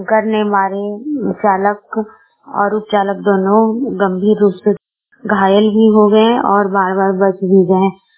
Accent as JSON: {"language": "Hindi", "town": "Barkagaon", "region": "Jharkhand", "country": "India", "said": "बड़कागांव प्रखंड की रहने वाली हूँ।"}